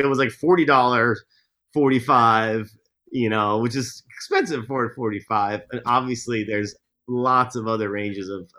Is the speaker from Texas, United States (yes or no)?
no; New Jersey, United States; In a way, which is kind of crazy because I'm from New Jersey, but I just love New Orleans.